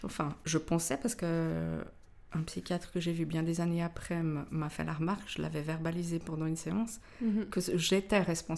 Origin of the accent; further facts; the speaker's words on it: Lausanne, Vaud, Switzerland; born there; Parce que déjà, moi, la Broye, c'est Lausanne. Je suis née à Lausanne.